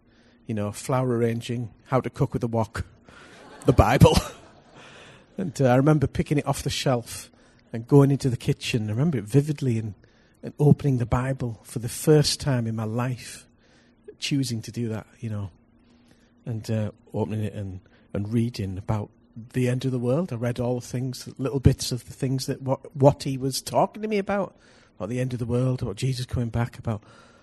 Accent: United Kingdom; You know, I'm thoroughly British, I'll have you know.

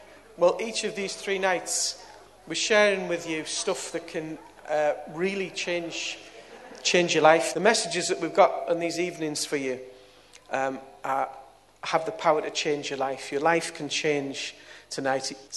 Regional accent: Middlesbrough, North East England, United Kingdom; I've been a Christian since I was 18. I was brought up round here, as you can hear from my accent. And a Teesside lad, Middlesbrough lad. And I became a Christian when I was 18.

